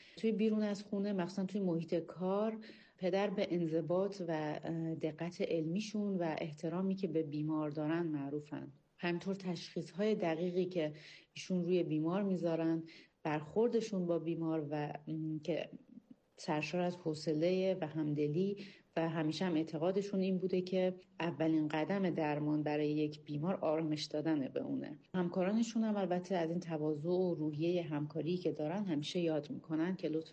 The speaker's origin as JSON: {"language": "Persian", "town": "Mashhad", "region": "Razavi Khorasan", "country": "Iran", "tie": "born or raised there", "said": "فرزند آقای دکتر، فرزند دوم که متولد سال 73 هم و در مشهد به دنیا اومدم. الانم مشهد هستم"}